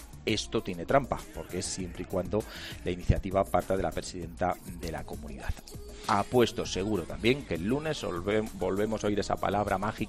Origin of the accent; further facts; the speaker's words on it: Almansa, Castilla-La Mancha, Spain; moved away as an adult; Pues mira, llegué de Almansa.